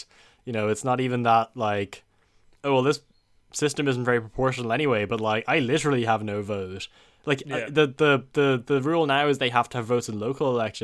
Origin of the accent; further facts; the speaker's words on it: Ireland; now in United Kingdom; Especially like it's most apparent us living in the UK, because due to other agreements, we have full votes as Irish citizens in the UK elections.